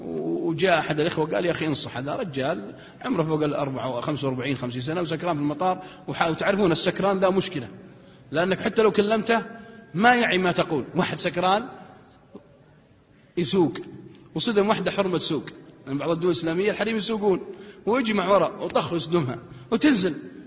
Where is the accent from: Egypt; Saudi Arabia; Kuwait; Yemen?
Saudi Arabia; Al-Qassim; حتى لو تجي عندنا بالقصيم يمكن ينسون ما يسلمون عليك